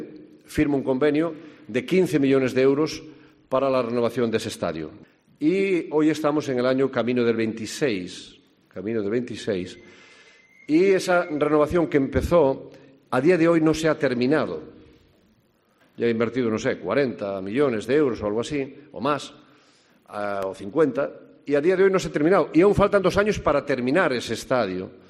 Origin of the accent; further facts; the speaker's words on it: Galicia, Spain; pero yo espero, como gallego de bien, pues que podamos tener, quizá no una, posiblemente dos.